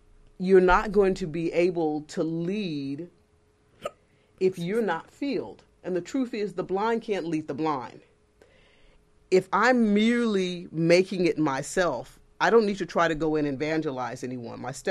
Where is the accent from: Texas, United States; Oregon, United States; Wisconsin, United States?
Texas, United States; And I'm from Texas, and we were all from a small Presbyterian college in Sherman, Texas.